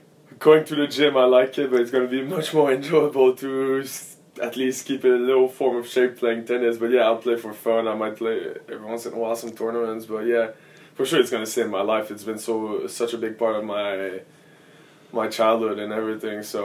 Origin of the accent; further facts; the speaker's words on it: Canada; I'm Canadian. People are going to laugh at me if I don't say that back home.